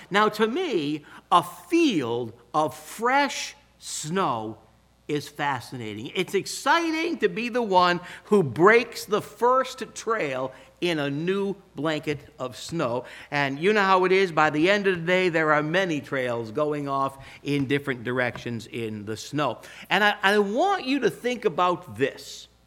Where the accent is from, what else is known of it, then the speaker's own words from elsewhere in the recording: Bellingham, Washington, United States; growing up in Bellingham, lived in the middle of the woods. We had no neighbors for a mile in any direction